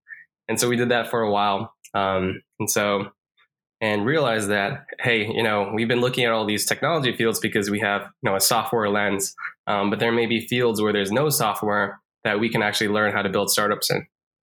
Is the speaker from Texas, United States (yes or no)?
yes; Texas, United States; also born or lived in Korea; So I grew up in Texas, spent a lot of time in Korea growing up, and then moved back to Texas.